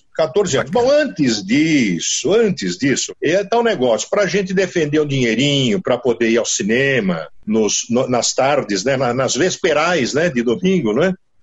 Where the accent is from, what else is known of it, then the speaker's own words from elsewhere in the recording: São Paulo, Brazil; born there; Então, nasci na Mooca, mais exatamente na rua Cuiabá, 806.